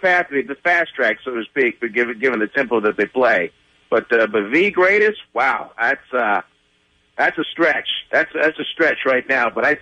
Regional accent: East Coast, United States; But you know what? I'm from the East Coast. I know what East Coast bias is.

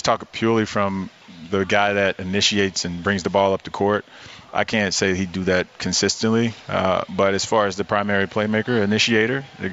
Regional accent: Miami, Florida, United States; I grew up in Miami, man. Miami Hurricanes.

